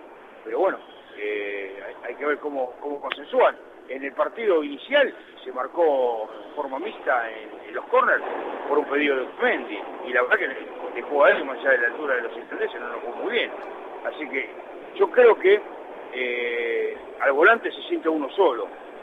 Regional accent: Argentina; acá los que hablamos a los gritos somos los argentinos

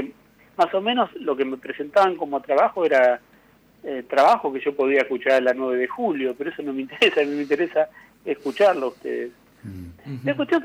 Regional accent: Buenos Aires, Argentina; yo como porteño

